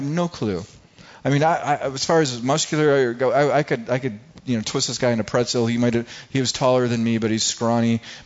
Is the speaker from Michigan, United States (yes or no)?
yes; Grant, Michigan, United States; I grew up in Grant, Michigan, and I grew up in this high school, small high school, a bunch of rednecks